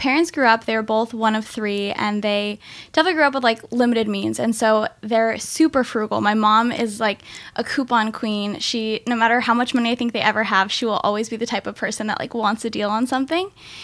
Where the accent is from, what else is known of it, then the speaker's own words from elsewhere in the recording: Seattle, Washington, United States; I was raised and grew up in Seattle, Washington.